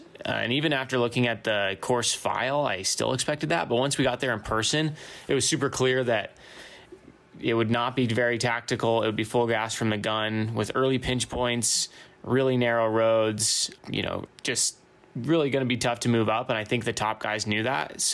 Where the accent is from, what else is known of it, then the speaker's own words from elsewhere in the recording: Ogden, Utah, United States; I'm from Ogden, Utah